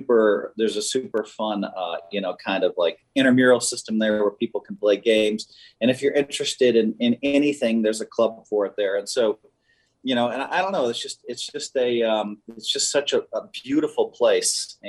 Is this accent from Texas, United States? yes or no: no; Madison, Wisconsin, United States; And I grew up in Madison. And I mean, what a great place to grow up.